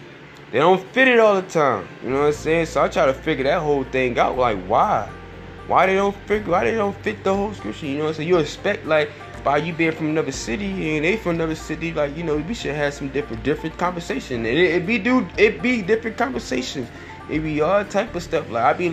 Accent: Philadelphia, Pennsylvania, United States; Listen, I ain't never hit a lot of chicks in my city. I'm from Philadelphia.

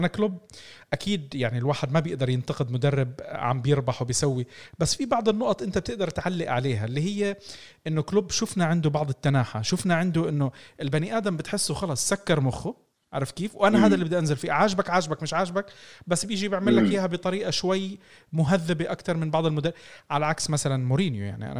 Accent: Syria; في نقطة أنت ذكرتها أنا سوري بس قبل ما أنساها

